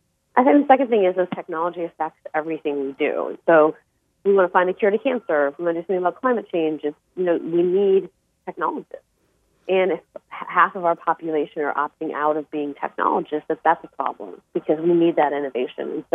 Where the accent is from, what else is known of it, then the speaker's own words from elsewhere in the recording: Chicago, Illinois, United States; born there; You know, I was born in Chicago, Illinois. You know, I have a special place in my heart for the Midwest.